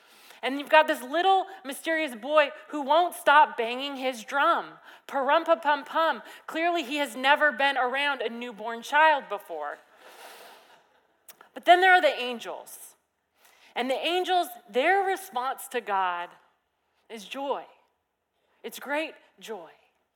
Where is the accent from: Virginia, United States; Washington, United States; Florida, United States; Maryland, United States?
Washington, United States; now in California, United States; But where I grew up in Washington, this would happen with some frequency, a couple times a year.